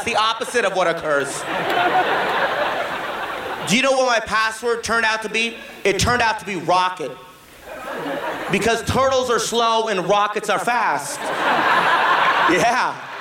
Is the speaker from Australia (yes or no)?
no; India; I'm Indian. All my friends are white.